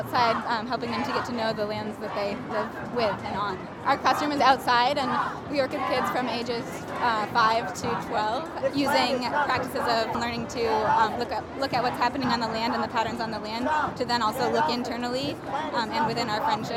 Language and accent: English; Sebastopol, California, United States; I came from Sebastopol, California, up north of the Bay.